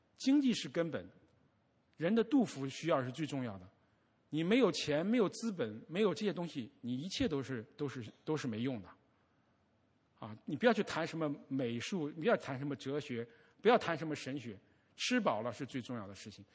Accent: China; 不好意思的是我是从大陆出来的，所以我比较了解大陆的心理

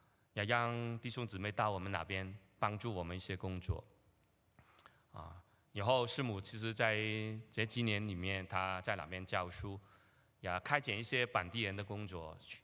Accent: Hong Kong; born there; moved away; 因为我是在香港出生的，我跟太太我们都是在香港出生的。然后八零年的时候我移民到这里太太是八四年的时候移民到这里。

